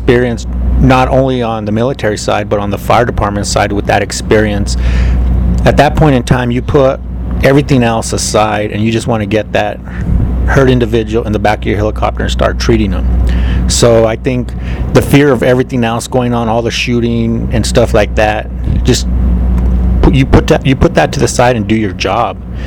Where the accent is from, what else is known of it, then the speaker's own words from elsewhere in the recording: Albuquerque, New Mexico, United States; Albuquerque, New Mexico.